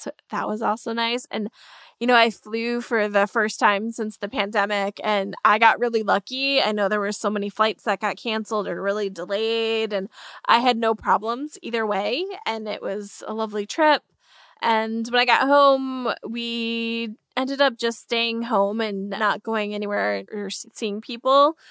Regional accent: Wisconsin, United States; now in Washington, United States; Lots of snow and I've enjoyed it. I'm from Wisconsin, so we get a lot of snow and I kind of miss that when I'm here. DC doesn't get nearly as much

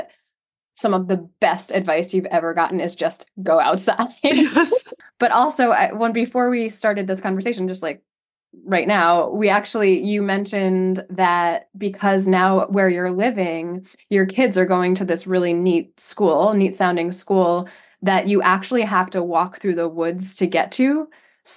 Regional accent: New York City, New York, United States; I grew up in the New York City area.

